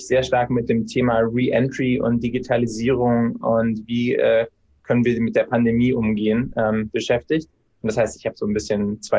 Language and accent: German; Bavaria, Germany; Ich bin in Bayern zur Schule gegangen